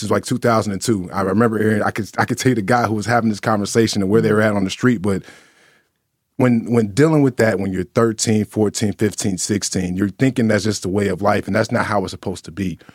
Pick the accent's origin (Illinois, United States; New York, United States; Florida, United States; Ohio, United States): Ohio, United States; Woodlawn; so technically, I grew up in a neighborhood like just right next to it, some Woodlawn. So it's a street throws away.